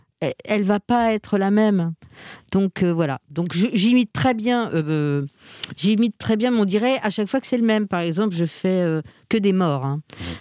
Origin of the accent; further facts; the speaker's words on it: Verdun, Grand Est, France; born there; Attends, je suis née à Verdun, moi.